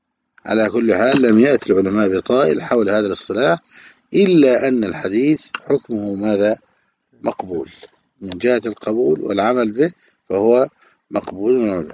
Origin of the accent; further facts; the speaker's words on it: Egypt; وهذه مصيبة وآفة منتشرة خصوصا في بلدنا مصر